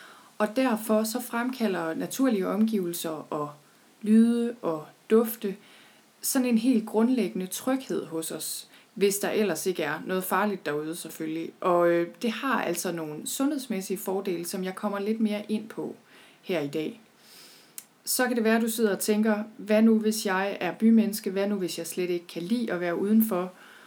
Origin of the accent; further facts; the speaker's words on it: North Denmark Region, Denmark; Jeg er selv født og opvokset i Thy.